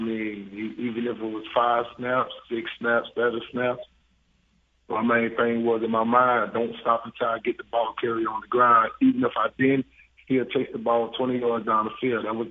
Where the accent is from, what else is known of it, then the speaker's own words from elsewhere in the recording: Pahokee, Florida, United States; I came from Pahokee, a small city, you know.